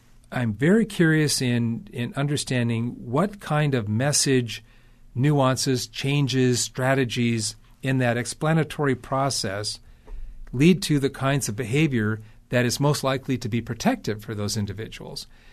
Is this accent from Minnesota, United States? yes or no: yes; Minnesota, United States; reminds me of being a teenager growing up in Minnesota.